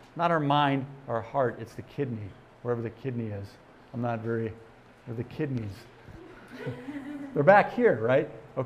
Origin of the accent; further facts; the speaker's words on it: Wisconsin, United States; I said, no, I'm not. Close, I'm from Wisconsin. She said, yeah, I could tell your accent. And I haven't even lived there for 10 years, but yeah, it's still there.